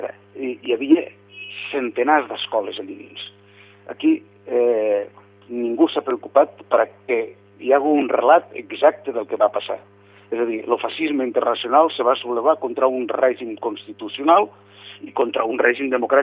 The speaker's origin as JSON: {"language": "Catalan", "town": "Flix", "region": "Catalonia", "country": "Spain", "lives_now": "Tarragona, Spain", "said": "jo, que soc de Flix, pues, estic a Tarragona."}